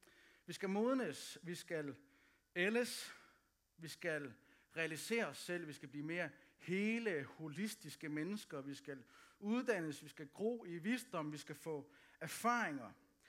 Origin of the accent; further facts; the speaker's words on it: Aalborg, North Denmark Region, Denmark; Jeg kan godt lide Aalborg. Jeg er fra Aalborg.